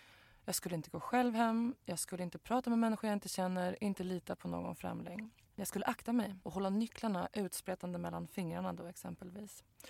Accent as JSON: {"language": "Swedish", "town": "Stockholm", "region": "Stockholm County", "country": "Sweden", "tie": "born or raised there", "said": "Och jag växte upp i Björns trädgård i Stockholm."}